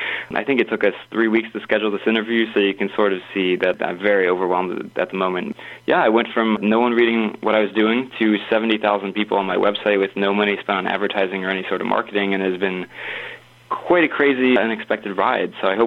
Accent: East Coast, United States; also born or lived in South; I grew up on the East Coast, but I've moved around quite a bit. I think I've lived in, I've actually lost count, but I believe it's like five, maybe six states

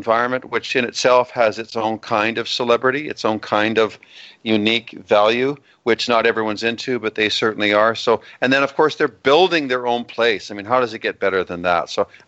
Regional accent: Alberta, Canada; When I was growing up in Alberta, trick-or-treating as a kid

